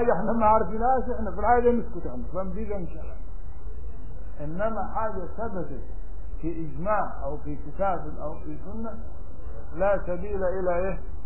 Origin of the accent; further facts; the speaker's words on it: Upper Egypt, Egypt; لكن لو انكرت واحد من الصالحين عندنا في الصعيد